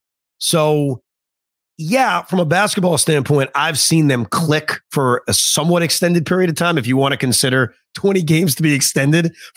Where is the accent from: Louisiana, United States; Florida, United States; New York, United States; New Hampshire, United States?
New York, United States; Long Island; as a kid growing up on Long Island, I couldn't even buy Nets stuff because I'd have to drive to New Jersey to find Nets stuff.